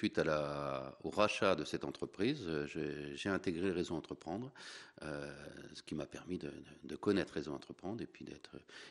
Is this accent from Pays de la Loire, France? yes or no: yes; Pays de la Loire, France; je suis originaire de la Mayenne et depuis très longtemps dans la famille, dans le sud de Mayenne.